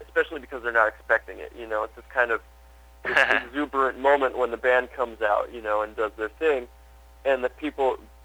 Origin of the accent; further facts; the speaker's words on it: Michigan, United States; now in New York, United States; I grew up in Michigan.